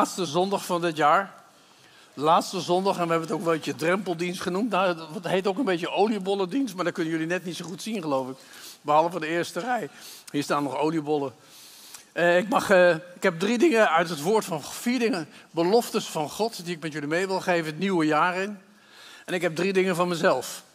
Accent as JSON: {"language": "Dutch", "town": "The Hague", "region": "South Holland", "country": "Netherlands", "tie": "born or raised there", "said": "ik ben opgegroeid in Den Haag."}